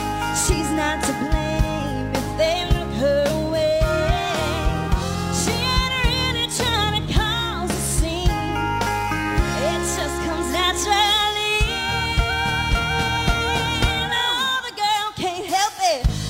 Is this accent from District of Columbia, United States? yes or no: no; Checotah, Oklahoma, United States; It's by a guy that's actually from my hometown of Shakota, Oklahoma.